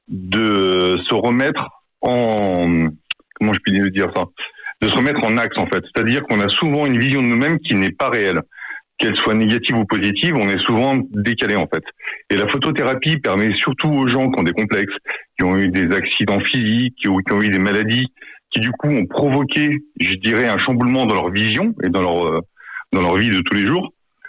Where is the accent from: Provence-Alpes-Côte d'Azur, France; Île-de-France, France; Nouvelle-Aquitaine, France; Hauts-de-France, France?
Nouvelle-Aquitaine, France; Limoges; Non, je suis de Limoges, mais je me suis expatrié quelques temps.